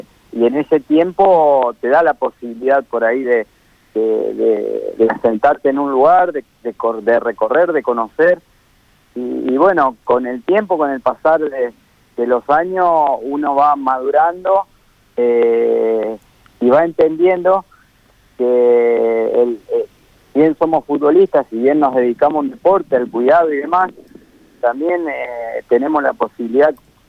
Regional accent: Argentina; me ha tocado estar en países no tan enriquecidos como la Argentina, y tener esa posibilidad hace que uno valore muchísimo más lo que tiene acá

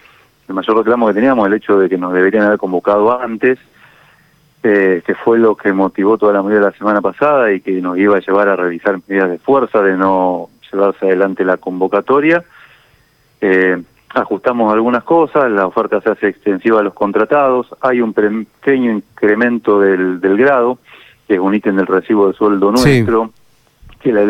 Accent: Santa Fe, Argentina; Como santafesino uno festeja que haya un superávit

